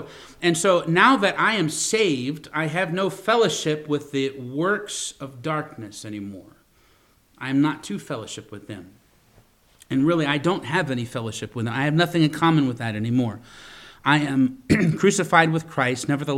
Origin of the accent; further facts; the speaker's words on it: Virginia, United States; I remember when I was a kid, I grew up in Virginia, and there are all kinds of caverns in Virginia.